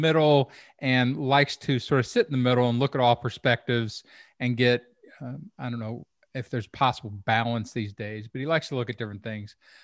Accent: United States; I'm American rhetorician, retired professor, also was late night comedy writer in Hollywood

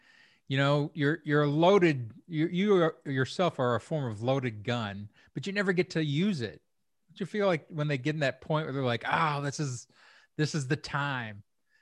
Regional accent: Kentucky, United States; I grew up in Kentucky. I saw my share of, you know, actual reality violence.

